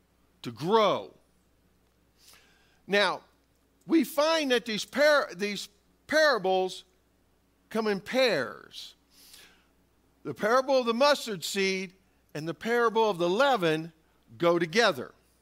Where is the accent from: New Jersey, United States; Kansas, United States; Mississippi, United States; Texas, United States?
Kansas, United States; farmers would say, okay, 2 years in the week because I'm from Kansas.